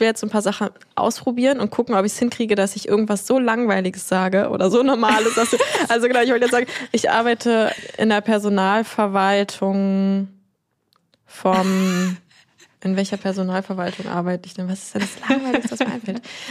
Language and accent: German; Germany; ich komme aus Deutschland.